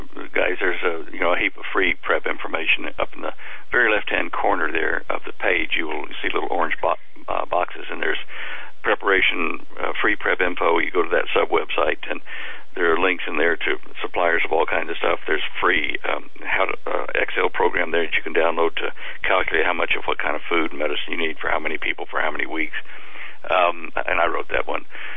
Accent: United States; you don't want, as an American, to go offshore to avoid what's happening here.

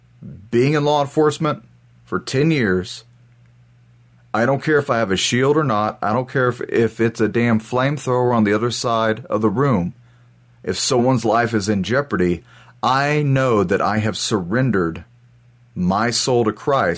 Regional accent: Texas, United States; I don't want to believe my officers did that, because as a Texan, those officers are mine.

